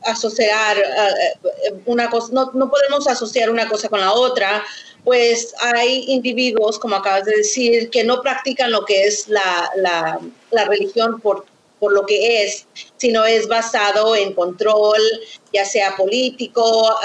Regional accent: Mexico; soy mexicana, hueso colorado

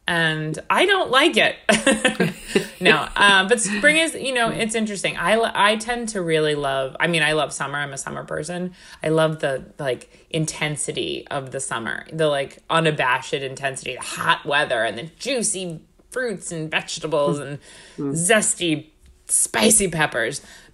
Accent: Huntington, New York, United States; Huntington, Northport area.

